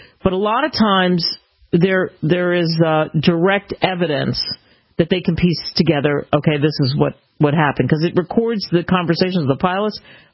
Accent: Philadelphia, United States; because I grew up in the Philly, South Jersey area.

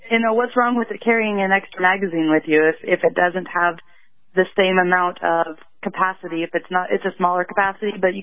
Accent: Springfield, Missouri, United States; Well, I'm from Springfield, Missouri.

